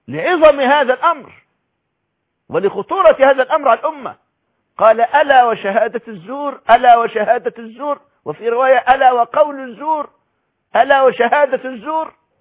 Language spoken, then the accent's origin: Arabic; Egypt; كان عندنا في مصر محاكم شرعية من أيام الخلافة استمرت حتى الستينيات